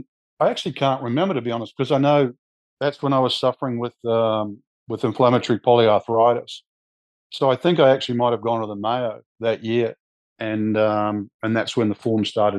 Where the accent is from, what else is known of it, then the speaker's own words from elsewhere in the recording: New Zealand; I grew up in New Zealand, I sort of a Slavic family